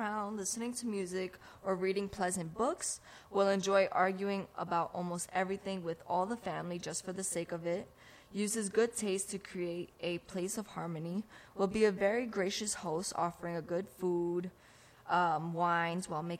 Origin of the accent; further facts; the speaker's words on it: New York, United States; They're both from, one is from Atlanta, one is from Mississippi, and I'm from New York.